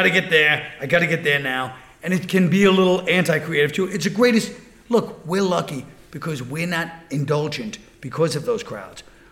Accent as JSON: {"language": "English", "region": "New York", "country": "United States", "tie": "born or raised there", "said": "I mean, I used to talk ethnic stuff in those days because I grew up in Brooklyn"}